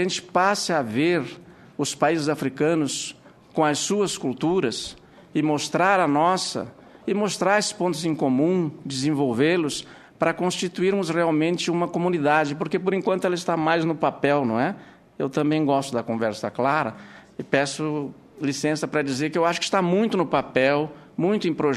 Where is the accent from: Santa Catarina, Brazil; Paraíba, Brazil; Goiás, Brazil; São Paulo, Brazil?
Santa Catarina, Brazil; born there; also born or lived in Rio Grande do Sul / Paraná; Eu sou do Brasil Meridional, sou catarinense de nascimento, vivi muitos anos no Rio Grande do Sul, no Paraná